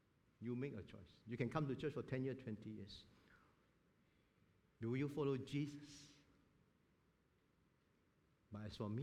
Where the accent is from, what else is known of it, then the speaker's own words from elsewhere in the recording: Singapore; Being Singaporean, I think we can relate even better, right?